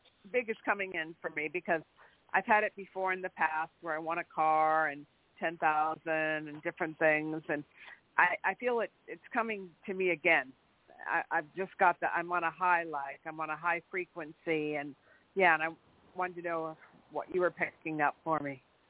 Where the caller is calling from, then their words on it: California, United States; I'm calling from California.